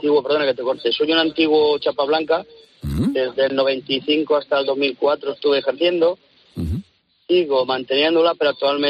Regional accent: Zaragoza, Aragon, Spain; now in Jaén, Spain; Soy maño de nacimiento y de corazón, pero resido en Jaén capital.

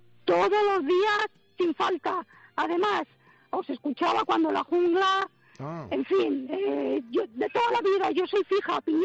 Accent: Vitoria-Gasteiz, Basque Country, Spain; moved away as an adult; now in Australia; mi marido es australiano, entonces él fue a trabajar a Vitoria, que es de donde soy yo, de Vitoria, y ajá, nos conocimos allí y nos enamoramos y venga para acá, para Australia, y aquí estamos.

